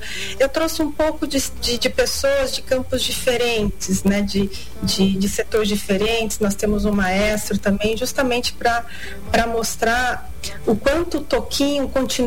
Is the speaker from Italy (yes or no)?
yes; Italy; Sabe que eu sou italiana, então.